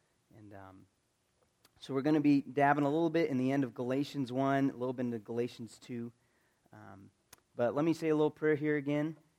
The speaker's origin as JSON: {"language": "English", "region": "Colorado", "country": "United States", "said": "I'm from Colorado."}